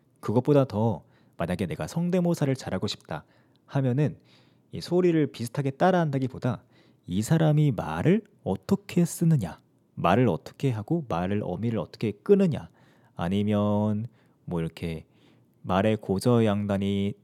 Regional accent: Changwon, South Gyeongsang, South Korea; 저는 경상도 사람이거든요. 저는 창원 출신인데 말이 좀 빠릅니다.

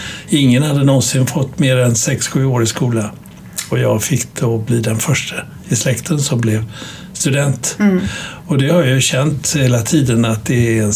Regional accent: Göteborg, Västra Götaland County, Sweden; Min hembygd Göteborg, min uppväxt där inte bara jag kommer ifrån utan också både pappa och mamma, i varje fall i närheten där.

